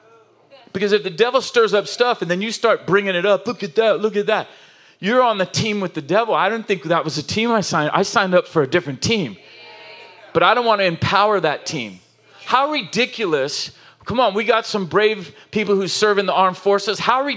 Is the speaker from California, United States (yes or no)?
yes; Oceanside, California, United States; I could think of other words, but I'm from Oceanside.